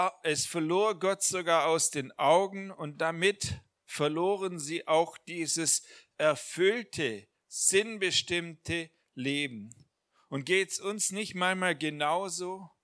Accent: Baden-Württemberg, Germany; bei uns im Schwabenland sagt man so flapsig, also lieber reich und gesund als arm und krank.

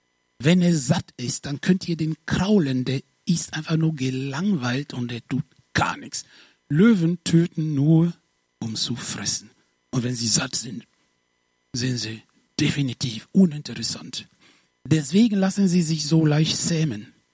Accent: Côte d’Ivoire; Ich war, als ich in der 4. Klasse war, in meiner Heimat, in der Elfenbeinküste

